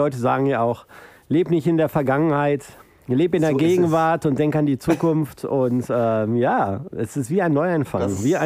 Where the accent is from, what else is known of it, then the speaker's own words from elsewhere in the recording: Berlin, Germany; Nee, ich bin Berliner.